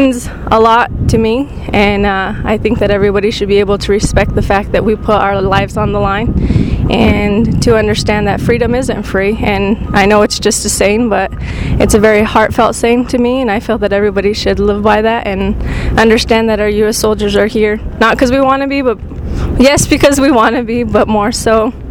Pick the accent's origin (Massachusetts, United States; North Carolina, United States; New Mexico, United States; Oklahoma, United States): New Mexico, United States; Questa; now in Albuquerque, United States; I'm originally from Cuesta, New Mexico. That's where my parents currently live, and I am in Albuquerque, New Mexico.